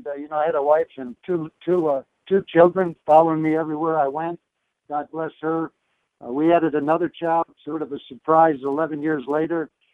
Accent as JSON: {"language": "English", "town": "Detroit", "region": "Michigan", "country": "United States", "tie": "born or raised there", "said": "And I was one that was born and raised in Detroit."}